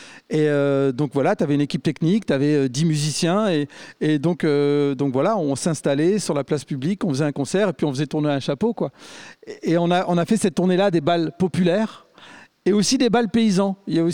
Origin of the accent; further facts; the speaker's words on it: Roubaix, Hauts-de-France, France; Donc on commence chez nous à Roubaix, à Lille, et puis à Arras